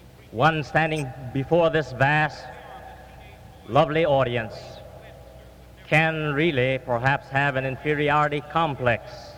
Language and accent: English; Wahiawa, Hawaii, United States; to hold Christian services in a little open-air pavilion in my hometown in Wahiawa, Hawaii.